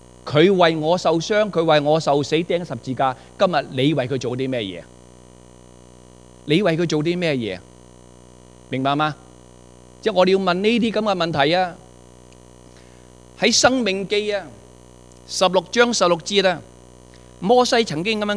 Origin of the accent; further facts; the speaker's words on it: China; 我们中国人不敢啊，在新年的时候是空手见自己父母的